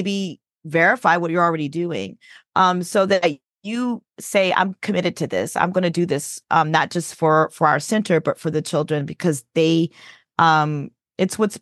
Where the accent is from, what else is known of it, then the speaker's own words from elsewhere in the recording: New Orleans, Louisiana, United States; I'm originally from New Orleans. And so I went to college there, went to university, Xavier University there.